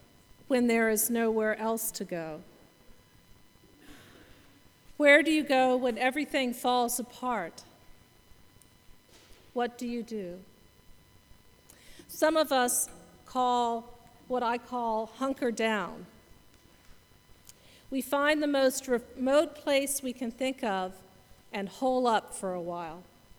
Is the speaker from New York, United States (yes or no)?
no; Alexandria, Virginia, United States; And I mostly noticed them in my hometown of Alexandria, Virginia.